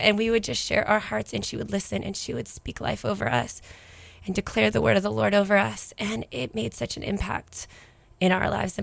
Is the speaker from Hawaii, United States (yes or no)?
yes; Kula, Hawaii, United States; I was born and raised up in Kula in Maui, upcountry. My parents still live in the same cute little house they lived that I was born in. And grew up there